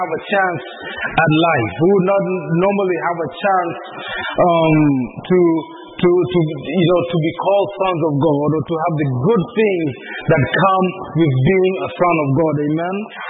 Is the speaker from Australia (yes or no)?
no; Kenya; also born or lived in United States; growing up in Kenya and then coming to the U.S. and then going back to Kenya has kind of given me a privilege of understanding two cultures